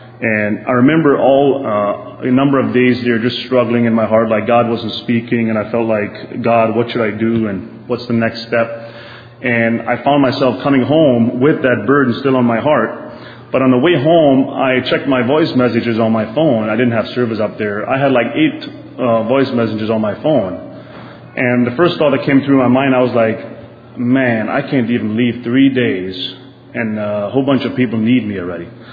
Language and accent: English; Ephrata, Pennsylvania, United States; I'm from Ephrata, Pennsylvania here, locally.